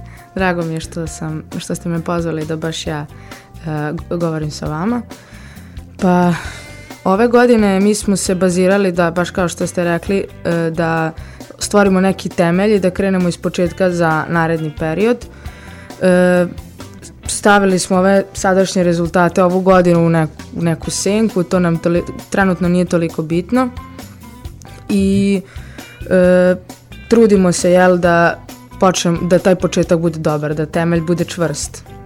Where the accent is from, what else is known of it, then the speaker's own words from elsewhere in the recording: Veternik, Vojvodina, Serbia; ja sam iz Veternika i bila sam mala